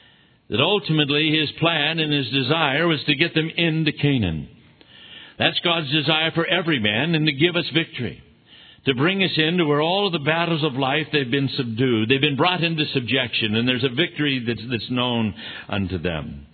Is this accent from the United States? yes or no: no; Ireland; I'm Irish. I've got red hair or something. It just comes with me. I'm a born fighter.